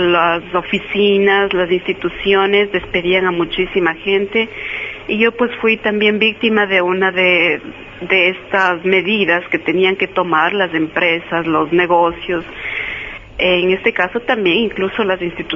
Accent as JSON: {"language": "Spanish", "town": "Quito", "region": "Pichincha", "country": "Ecuador", "tie": "born there", "said": "Yo nací en Quito"}